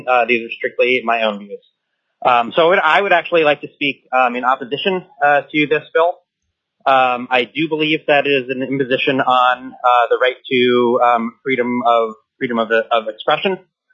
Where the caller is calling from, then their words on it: Utqiagvik, Alaska, United States; I am actually calling from Ukiavik today, but I'm a resident of Anchorage. I'm also a member of the Jewish congregation in Anchorage, Congregation Beth Shalom